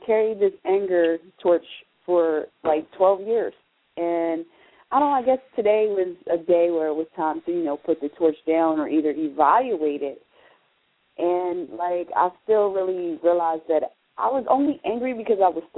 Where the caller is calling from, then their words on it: Philadelphia, Pennsylvania, United States; I'm calling from Philly.